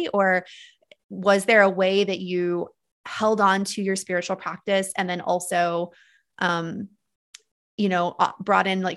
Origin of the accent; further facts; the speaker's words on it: the South, United States; just growing up in the South in the evangelical Christian church